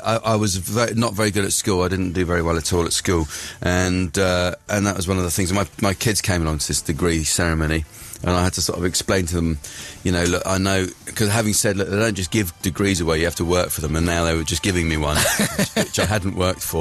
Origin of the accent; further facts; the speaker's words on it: Winchester, South East England, United Kingdom; where I grew up in Winchester.